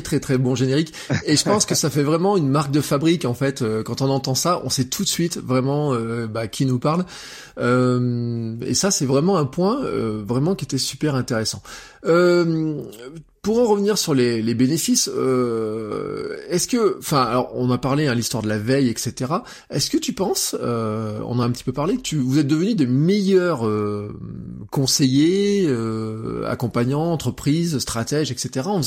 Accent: Auvergne-Rhône-Alpes, France; comment moi, en tant qu'Auvergnat, je voudrais avoir de l'information de ma collectivité

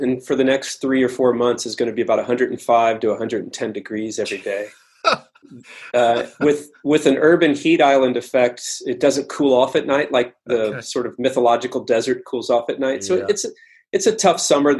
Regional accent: Louisville, Kentucky, United States; also born or lived in Los Angeles; I'm from Louisville.

